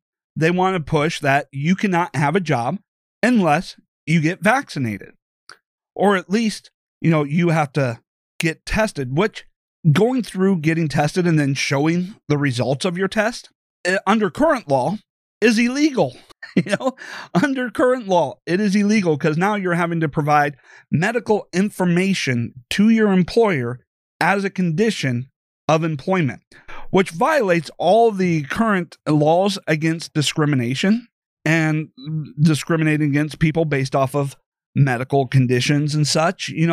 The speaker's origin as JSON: {"language": "English", "region": "Iowa", "country": "United States", "said": "you take a look at Iowa, you know, my home state, and the governor issued a law here"}